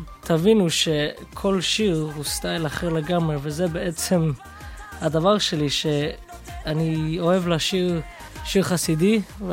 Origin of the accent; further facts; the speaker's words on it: London, United Kingdom; אני גדלתי בלונדון, שאין סרט ויז'ניץ שמה. לתקופה התפללנו בסדיגורה, אבל אני, ברוך השם, נשארתי ברסלב.